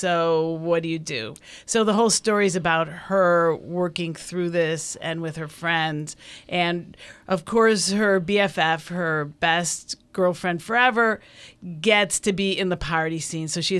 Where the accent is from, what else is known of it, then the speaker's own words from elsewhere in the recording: Buffalo, New York, United States; I grew up in ballet in Buffalo. That's where I grew up.